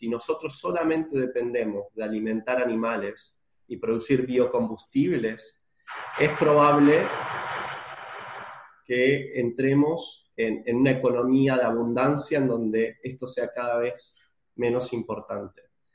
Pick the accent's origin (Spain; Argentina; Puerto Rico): Argentina; En Argentina, el productor tiene que ser más cuidadoso en lo financiero por las dificultades que tiene nuestro país en términos económicos.